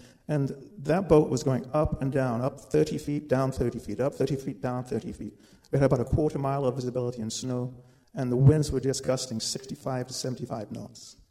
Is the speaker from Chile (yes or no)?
no; England, United Kingdom; And if I had, as an English guy, I wouldn't have said badass anyway. It would have been bad ass.